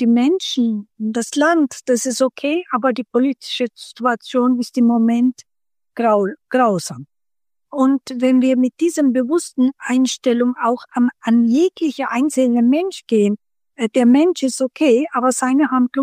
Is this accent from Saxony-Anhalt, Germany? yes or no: no; Hof, Bavaria, Germany; German is a second language; ich konnte kein Wort Deutsch und ich hatte das Glück, dass 1973 in Hof, wo ich herkomme, meine Heimat in Deutschland, da waren sehr viele Ausländer, Gastarbeiterkinder